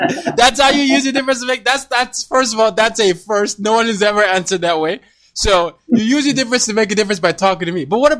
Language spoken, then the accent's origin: English; Nigeria; I'm Nigerian. I have to say soccer here, but I say football.